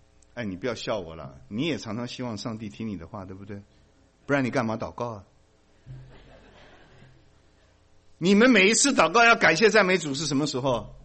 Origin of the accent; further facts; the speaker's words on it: China; 咱们中国人有个好处，最识相。我们中国人呢是宁可信其有不可信其无啊。